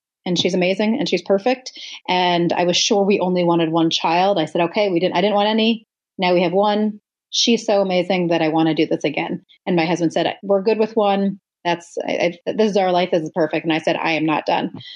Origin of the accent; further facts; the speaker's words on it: New York, United States; now in Manhattan, United States; I grew up in Westchester. I've been living in Manhattan now for 20 plus years.